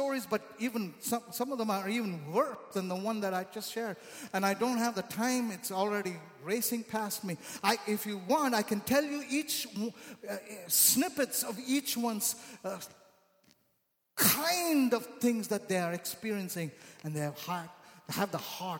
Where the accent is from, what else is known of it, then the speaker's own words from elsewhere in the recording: India; I'm Indian. I'm very soulish. It comes naturally with me.